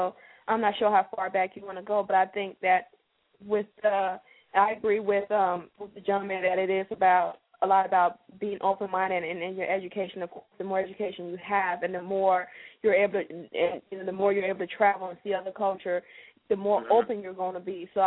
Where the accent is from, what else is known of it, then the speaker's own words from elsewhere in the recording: West Coast, United States; I'm like, you know, I'm from the West Coast.